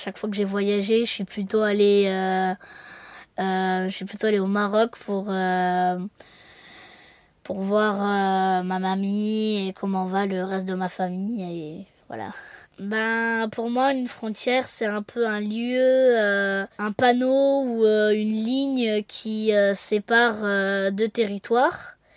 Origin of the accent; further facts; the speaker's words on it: France; ils vont pas fouiller notre voiture parce qu'on est des Français et tout ça